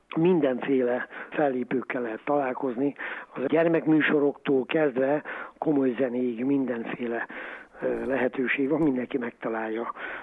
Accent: Szerencs, Borsod-Abaúj-Zemplén, Hungary; mondom, hogy Szerencsről jöttem

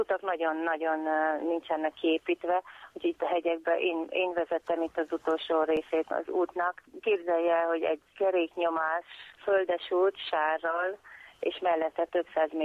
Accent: Hungary; Én magyar vagyok itt

